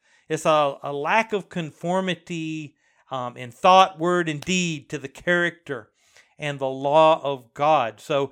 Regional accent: United States; Especially here in this country, because we are Americans, right? Now, I'm American

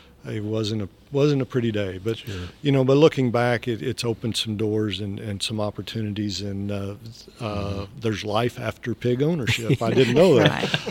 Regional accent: Missouri, United States; I'm from Northeast Missouri, so if I go travel with pork producers, I get accused of being from the South

